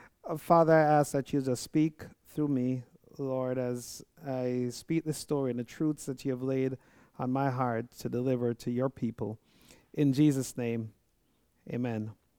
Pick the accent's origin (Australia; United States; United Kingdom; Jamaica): Jamaica; And growing up, I'm Jamaican, as you guys know, or some of you know, I would hear a lot of these sayings.